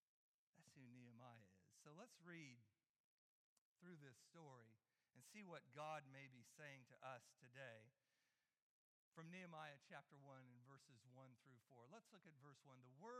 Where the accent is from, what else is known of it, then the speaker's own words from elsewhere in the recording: Newton, Iowa, United States; I grew up in Newton, Iowa. What a great place to grow up. Home of the main Maytag company.